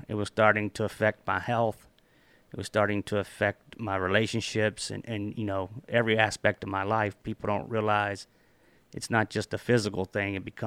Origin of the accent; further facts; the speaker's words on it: Lebanon, Kentucky, United States; also born or lived in Springfield, Kentucky / Lexington, Kentucky; spent most of my younger years in Springfield, Kentucky, Lebanon, Kentucky. I was born in Lebanon, Kentucky, very small towns, kind of a farm boy type. But me and my mother moved to the city when I was about 12 and to Lexington